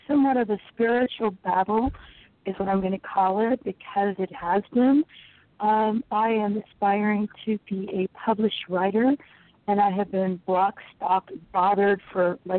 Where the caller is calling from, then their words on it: Florida, United States; I'm calling from Florida.